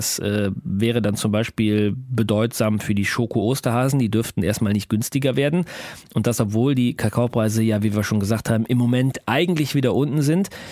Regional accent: Germany; Haben ja schon andere, ich auch, als Deutscher, der ich nicht aus Bayern komme.

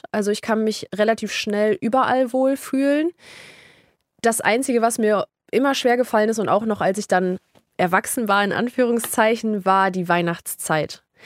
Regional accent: Lower Saxony, Germany; in Niedersachsen, da wo ich herkomme, gibt es nicht wirklich die Möglichkeiten, professioneller zu spielen

